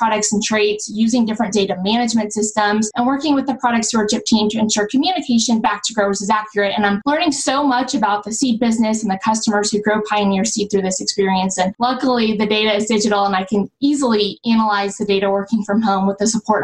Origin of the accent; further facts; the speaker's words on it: Indiana, United States; But I knew from growing up in Indiana that this was the place for economic development and Hoosier hospitality